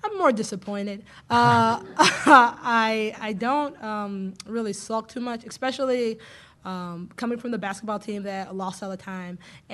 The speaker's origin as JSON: {"language": "English", "region": "the South", "country": "United States", "said": "My family, I'm from the South, and like that's how you..."}